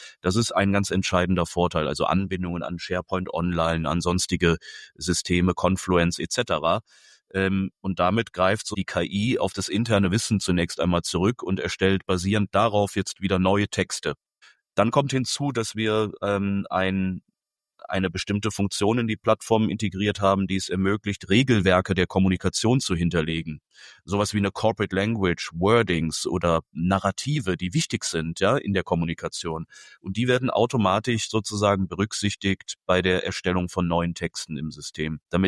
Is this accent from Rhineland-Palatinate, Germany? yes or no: yes; Koblenz, Rhineland-Palatinate, Germany; 39 Jahre, geboren, aufgewachsen in Koblenz.